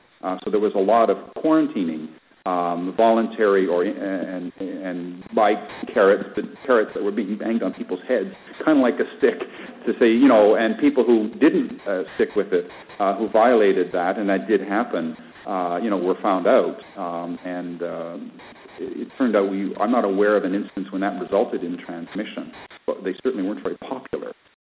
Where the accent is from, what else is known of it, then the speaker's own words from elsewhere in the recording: Canada; I participated, and as a Canadian representative, to have a Delphi kind of process to come up with a number that felt right.